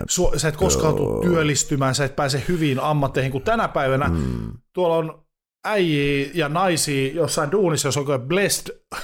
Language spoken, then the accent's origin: Finnish; Oulu, North Ostrobothnia, Finland; Siis 17-vuotiaana Oulussa, mistä olen kotoisin, niin siellä oli yksi tatuointiliike